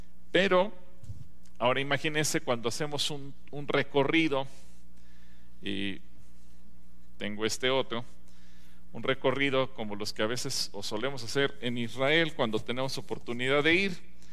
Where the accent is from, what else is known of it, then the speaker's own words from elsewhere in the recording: Mexico; hay que presumir que somos mexicanos.